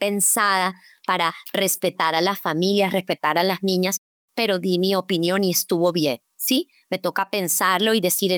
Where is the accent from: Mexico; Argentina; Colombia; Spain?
Colombia; Barranquilla, Atlántico; accent: Barranquilla; Tú creo que aquí me has notado mi acento, que soy barranquillera, pero me has entendido perfectamente